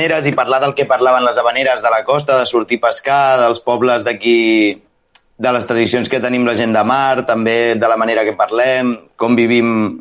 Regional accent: Catalonia, Spain; Nosaltres sempre que anem a Barcelona o anem por ahí, som del Maresme i ni t'oblides del poble que ets.

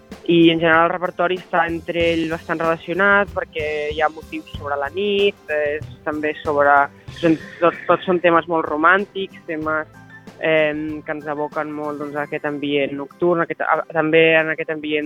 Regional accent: Badalona, Catalonia, Spain; Jo sóc de Badalona, però la meva família, per part de la meva àvia, venen de Calella. El meu pare és nascut a Calella i la meva àvia, doncs, també.

